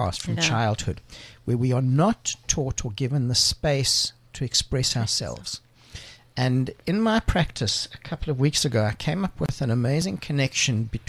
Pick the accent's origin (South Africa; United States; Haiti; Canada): South Africa; Johannesburg, Gauteng; So, you know, I grew up in the Jewish community in Joburg, which is a reasonably conservative community, there are certain expectations of how you will live your life.